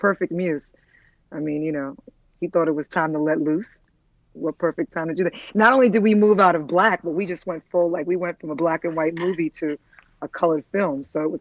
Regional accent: Bronx, New York, United States; also born or lived in Antigua; In the boogie down. I grew up in the Bronx. I was born in Antigua in the West Indies, but I grew up in the Bronx.

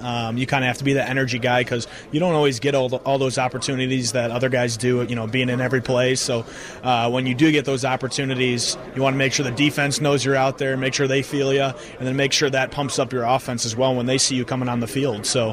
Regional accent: Wheaton, Illinois, United States; I'm actually from Wheaton, so it's pretty close, yeah. Straight west, western suburbs, yeah.

